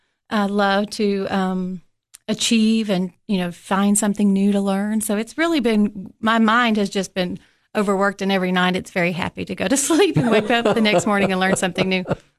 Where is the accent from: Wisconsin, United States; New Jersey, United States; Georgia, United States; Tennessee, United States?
Tennessee, United States; So I'm from Pickett County. I graduated from Pickett County High School, and I went to Tennessee Tech for my undergraduate and my master's in reading.